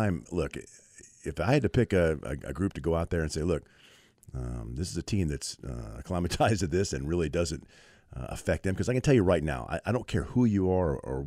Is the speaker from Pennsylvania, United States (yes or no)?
no; Denver, Colorado, United States; born there; Well, I know. Denver.